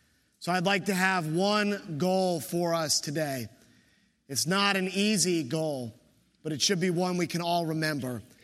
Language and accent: English; Williamsburg, United States; I'm just from Williamsburg. It's how we do it there.